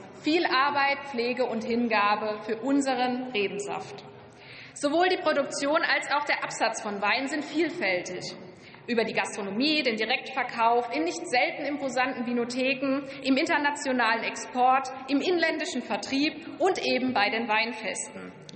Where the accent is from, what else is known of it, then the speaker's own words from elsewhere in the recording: Niederkirchen, Rhineland-Palatinate, Germany; ich bin ein Pfalzkind. Aufgewachsen in Niederkirchen, einem Weindorf bei Deidesheim und Forst, an der Deutschen Weinstraße, im zweitgrößten Anbaugebiet Deutschlands, der Pfalz.